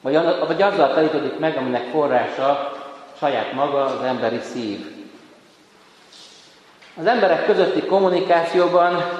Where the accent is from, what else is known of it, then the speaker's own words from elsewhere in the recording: Miskolc, Borsod-Abaúj-Zemplén, Hungary; born there; Én itt születtem Miskolcon, és a temetőben vannak elődök